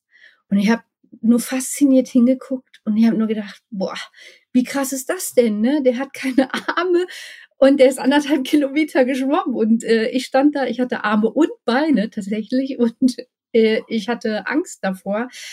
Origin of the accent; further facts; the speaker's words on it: North Rhine-Westphalia, Germany; Ich bin ein echtes Ruhrpott-Blag, sagt man hier. Bin im Ruhrpott geboren, habe schon in verschiedenen Ruhrpott-Städten gewohnt und jetzt tue ich das da, wo auch der … herkommt.